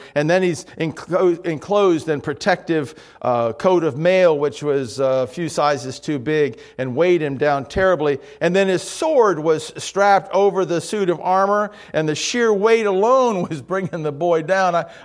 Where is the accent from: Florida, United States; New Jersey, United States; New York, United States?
Florida, United States; Miami; And growing up in Miami, we had gang wars in junior high.